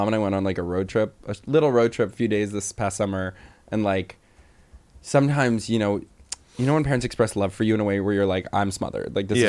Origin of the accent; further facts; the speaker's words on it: New York, United States; New York.